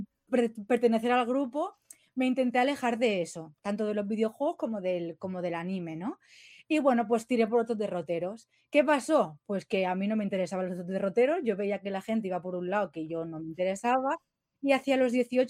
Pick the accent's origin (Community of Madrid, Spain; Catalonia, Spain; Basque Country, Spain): Catalonia, Spain; Barcelona; Yo soy de Barcelona, nacido en Barcelona y me crié con la televisión catalana.